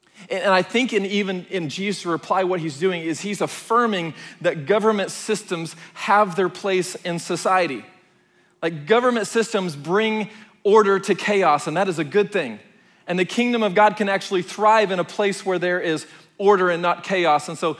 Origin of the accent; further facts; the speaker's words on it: Dallas, Texas, United States; I grew up in Dallas a lot, so I was a Dallas Cowboy fan.